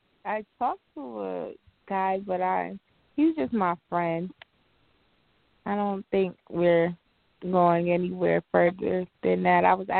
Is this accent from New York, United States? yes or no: yes; Manhattan, New York, United States; now in US South; In the city, Manhattan.